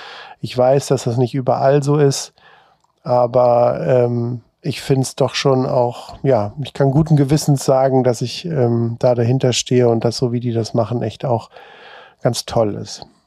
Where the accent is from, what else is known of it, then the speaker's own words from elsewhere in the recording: Hesse, Germany; bin zurück in meine alte Heimat gegangen. Das ist im Südhessischen. Und Köln habe ich wirklich schweren Herzens nur verlassen